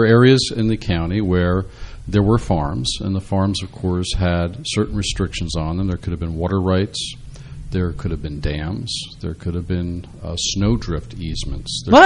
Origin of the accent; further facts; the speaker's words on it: New Jersey, United States; I am born and raised in New Jersey, and I began my practice over in the eastern counties.